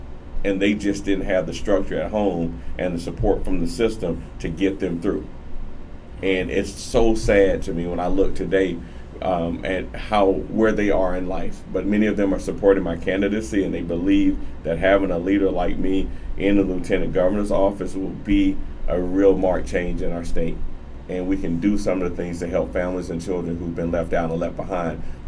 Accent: Atlanta, Georgia, United States; Born and raised in Southwest Atlanta. I went to Atlanta Public Schools. Grew up in Venetian Hills, Adams Park neighborhood on the west side. I was born in quote unquote Adamsville.

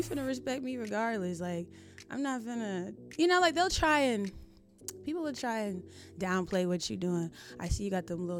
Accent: Texas, United States; Like I said, I'm from Texas. So when I first moved there back in like 2010, I was immersed into the Dallas music scene.

